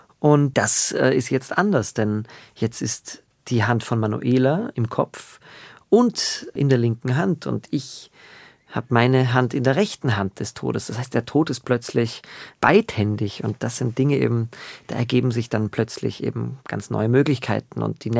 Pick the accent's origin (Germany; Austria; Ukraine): Austria; Graz, Styria; Und den habe ich gesehen in Graz, in meiner Heimatstadt